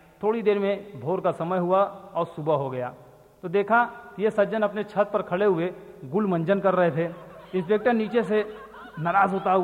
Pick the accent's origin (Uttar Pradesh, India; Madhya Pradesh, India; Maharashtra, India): Uttar Pradesh, India; Mirzapur; हमारे शहर मिर्ज़ापुर में भी कर्फ्यू लगा।